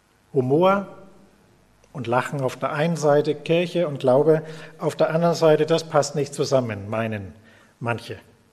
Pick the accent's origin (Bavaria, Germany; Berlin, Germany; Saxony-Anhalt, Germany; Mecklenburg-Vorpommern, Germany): Bavaria, Germany; Bayreuth; Ich komme aus Bayreuth, wie man mir vielleicht noch anhört